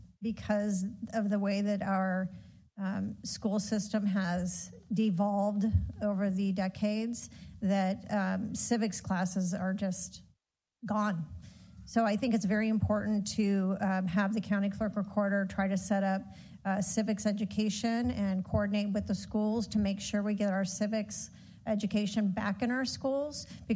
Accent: California, United States; I was in Vegas and someone said that to me. I was devastated as a Californian.

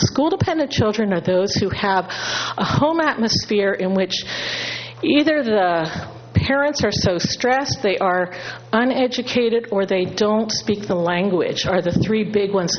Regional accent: Los Osos, California, United States; I'm from Los Osos.

